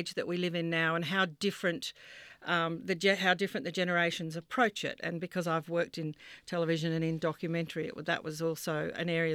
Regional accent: Western Australia, Australia; and I'm from Western Australia.

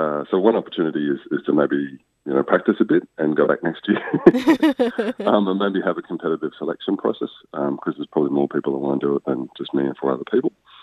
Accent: Australia; It was being Australian, which was the whole motivation, to be honest

